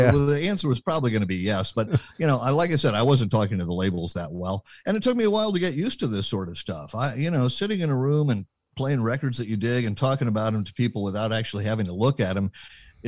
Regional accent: Berkeley, California, United States; Like what I said, I grew up in Berkeley in the 60s.

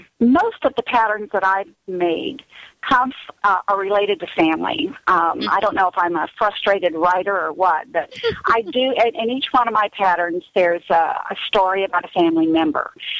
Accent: Florida, United States; And when they saw that I was from Florida, they said, well, we're the Pink Flamingos.

